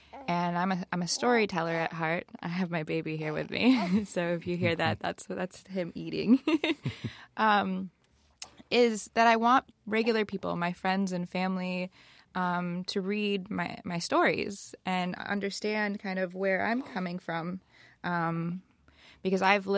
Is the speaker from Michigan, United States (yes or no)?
yes; Lansing, Michigan, United States; Yeah. So I grew up in Lansing, Michigan. My mom was a single parent.